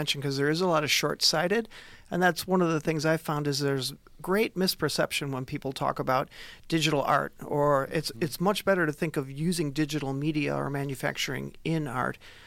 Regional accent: Racine, Wisconsin, United States; also born or lived in Chicago; Now, I grew up in Racine, and I moved to Chicago after college, and it was 30 years since I came back.

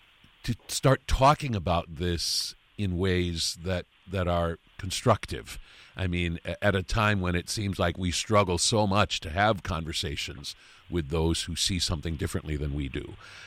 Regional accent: Iowa, United States; I grew up in Iowa and not too far from Storm Lake.

